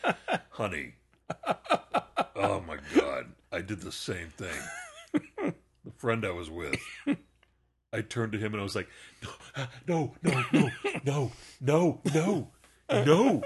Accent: Northeast, United States; I grew up in the Northeast as a young child.

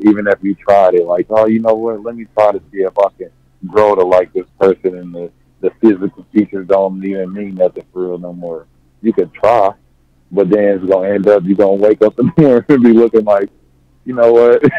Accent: Kansas City, United States; I'm from Kansas City.

